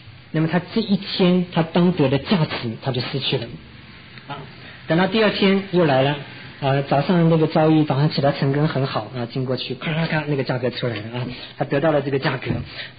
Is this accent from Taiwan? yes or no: no; China; 我说我们中国人有一句话啊，他讲到君子慎独